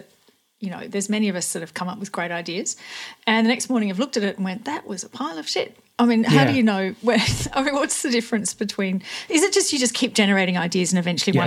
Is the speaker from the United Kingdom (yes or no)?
no; Australia; so I'm Australian. I come from a very heavy drinking culture.